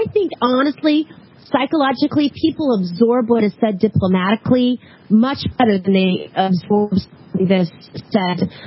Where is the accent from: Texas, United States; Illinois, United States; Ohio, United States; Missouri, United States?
Missouri, United States; I'm from Missouri. It's a show me state.